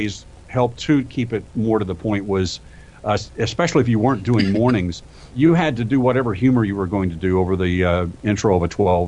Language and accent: English; Tulsa, Oklahoma, United States; Well, I grew up in near Tulsa, Oklahoma.